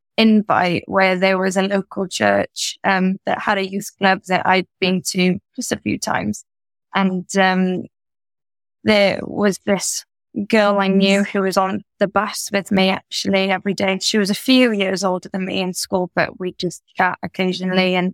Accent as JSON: {"language": "English", "town": "Cardiff", "region": "Wales", "country": "United Kingdom", "tie": "born or raised there", "said": "Well, I grew up in Cardiff in a loving home."}